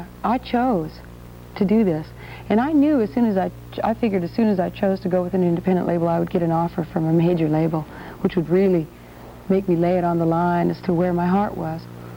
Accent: Wyoming, United States; also born or lived in Deadwood, South Dakota / Colorado; I was born in Deadwood, South Dakota, and raised in the Rockies of Wyoming and Colorado.

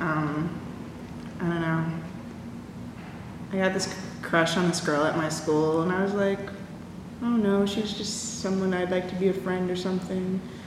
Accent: Indiana, United States; also born or lived in Texas; I grew up in Indiana for the next 8 or so years, which I liked because I was close to my family.

